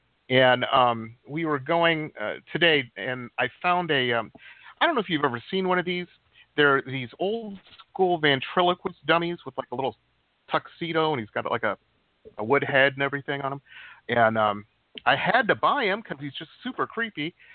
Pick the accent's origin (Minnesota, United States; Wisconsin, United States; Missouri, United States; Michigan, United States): Michigan, United States; Detroit; and I grew up